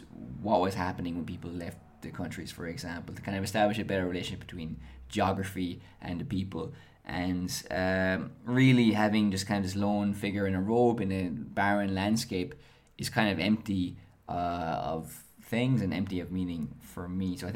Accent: Ireland; moved away; I am an Irish immigrant, and obviously as an Irish person I'm familiar with what music represents in our culture

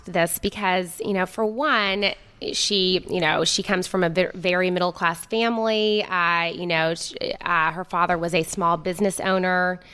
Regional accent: Arkansas, United States; She's not from there. I'm from Arkansas. She's not from Arkansas.

